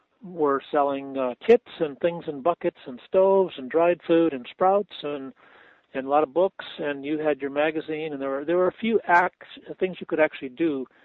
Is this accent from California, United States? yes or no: yes; California, United States; Right. But when I was there, see, I'm from Southern California